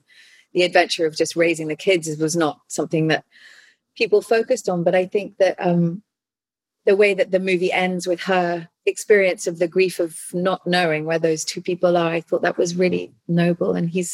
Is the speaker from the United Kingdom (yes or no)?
yes; England, United Kingdom; I'm English